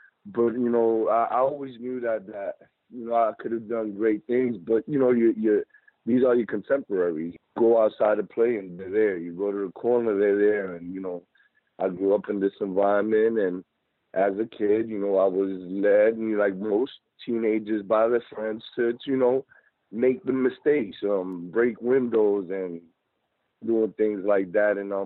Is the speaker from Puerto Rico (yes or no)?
yes; Puerto Rico; I came from Puerto Rico. I was born in Puerto Rico, raised up by a single mother, two other brothers, and 5 sisters.